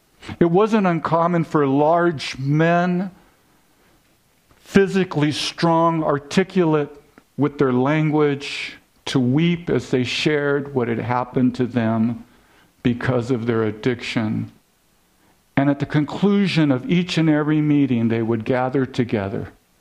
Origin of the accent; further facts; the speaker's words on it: Vista, California, United States; I was raised in Vista, California. I don't know if you're familiar with it. We're inland from Oceanside, right?